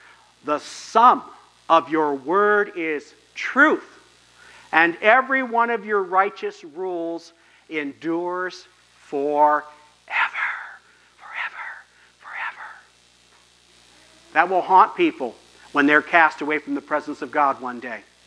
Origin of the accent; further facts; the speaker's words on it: Gibsonburg, Ohio, United States; I remember growing up in Gibsonburg, when the Gideons came, they came into the sixth grade classroom in the elementary with their box